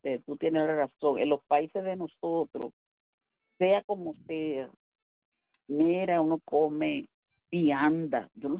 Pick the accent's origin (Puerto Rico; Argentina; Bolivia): Puerto Rico; moved away; O si yo soy de Puerto Rico. Llevo aquí más que 20 años.